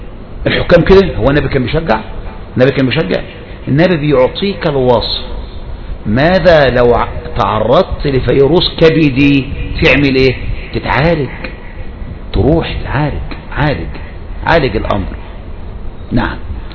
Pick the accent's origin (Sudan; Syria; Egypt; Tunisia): Egypt; زي ما يقوم واحد عندنا في مصر مثلا يقوم ياخد محافظة كفر الشيخ